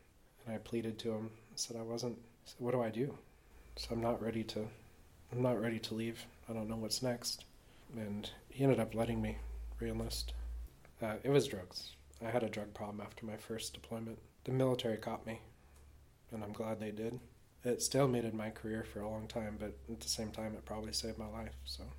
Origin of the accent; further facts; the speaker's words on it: United States; Being an American, pretty much anywhere in the world opens you up to the type of racism, I think.